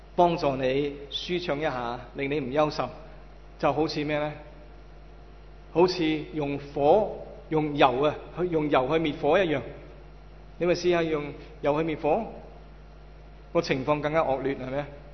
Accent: China; 学习我们中国人所谓的相敬如宾

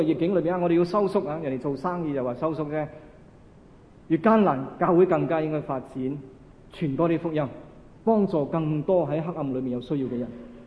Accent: Hong Kong; 那很啱我们香港人听

